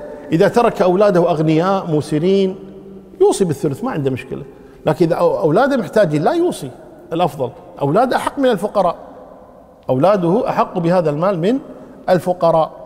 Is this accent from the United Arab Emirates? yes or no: no; Kuwait; هذه الأشياء حنا عندنا بالكويت